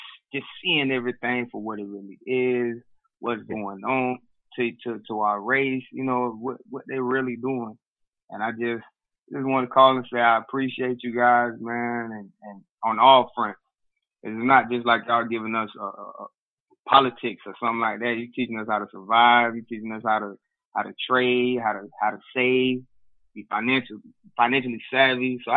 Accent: Boynton Beach, Florida, United States; I'm from the South Florida area, Palm Beach, actually Boynton Beach.

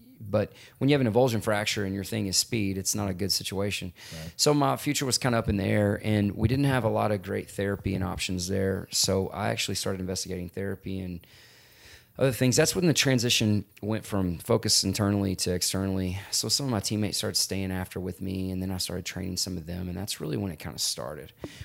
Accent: Texas, United States; We moved around a lot, but home base was always East Texas because of my grandmother's ranch.

